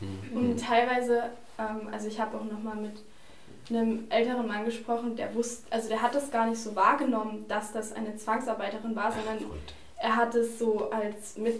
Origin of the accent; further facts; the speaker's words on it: Falkenhain, Saxony, Germany; Also ich meine, auf den ganzen Dörfern, ich komme jetzt aus Falkenhain